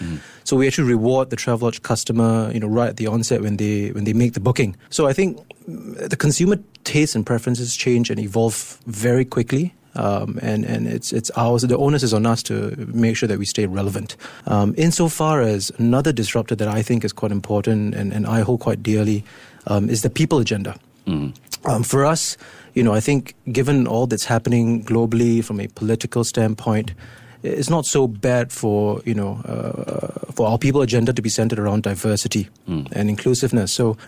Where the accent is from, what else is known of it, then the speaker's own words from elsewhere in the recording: Singapore; I'm Singaporean